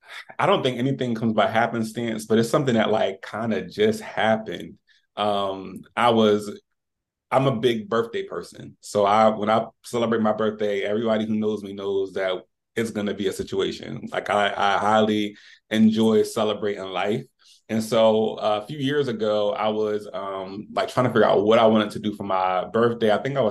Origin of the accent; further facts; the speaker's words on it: Delaware, United States; now in Maryland, United States; I'm just a regular guy from Delaware. I was born and raised in Delaware my entire life. I recently just relocated to Maryland, like in the DC area, for school.